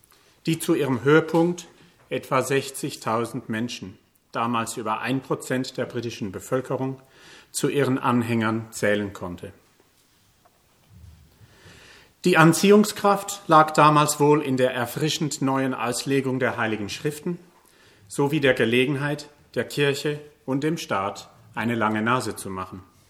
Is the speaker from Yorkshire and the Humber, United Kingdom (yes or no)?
no; East of England, United Kingdom; German is a second language; now in Germany; Als Kind der frühen 70er Jahre bin ich in Ostengland in einer Familie groß geworden, wo Liebe und Moral stark waren. Meine Mutter stammt aus einer Linie lebenslanger Baptisten.